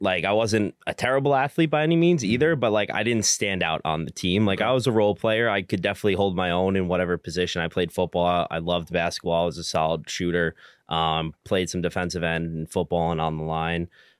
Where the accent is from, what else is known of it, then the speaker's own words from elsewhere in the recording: Hawthorne, New York, United States; So I grew up in Hawthorne, New York, which is like the Mount Pleasant area, near Valhalla, like that. Yeah, Westchester County.